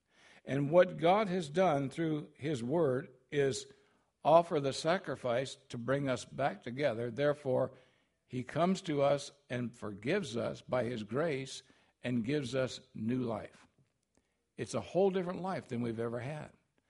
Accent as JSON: {"language": "English", "region": "California", "country": "United States", "tie": "born or raised there", "said": "I'm a kid from California. You know, I grew up with all this language. I can even say it in Spanish and English too, you know."}